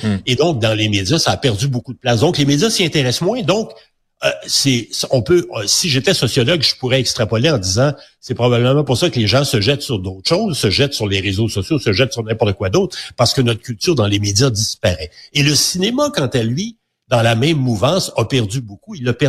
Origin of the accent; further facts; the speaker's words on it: Quebec, Canada; Donc, il n'y a pas un star system chez nous au Québec de la même façon.